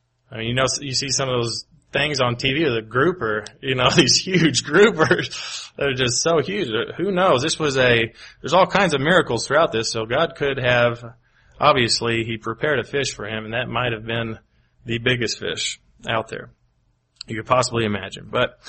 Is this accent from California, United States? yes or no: no; Kentucky, United States; Or even growing up in Kentucky, Land Between the Lakes, which is one of the largest man-made lakes.